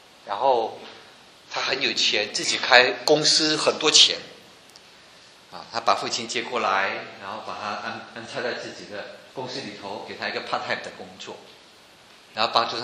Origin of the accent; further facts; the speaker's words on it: Taiwan; 在我们来自中国台湾，我们都是中国人